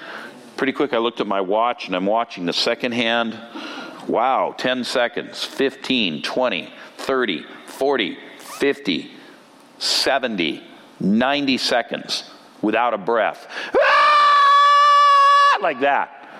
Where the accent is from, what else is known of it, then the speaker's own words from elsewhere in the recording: United States; You see, I'm kind of loud of voice to begin with, and I'm an American.